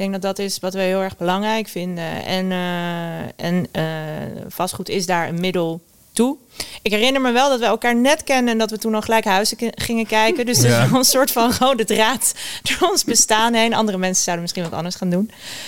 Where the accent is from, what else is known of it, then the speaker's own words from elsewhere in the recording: South Holland, Netherlands; Ik kom uit een ondernemersgezin en met name een ondernemersgebied. Ik kom uit het Westland, waar alle kassen staan.